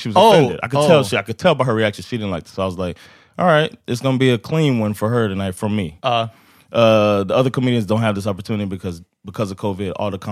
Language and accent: English; United States; and I'm from the States where open mic is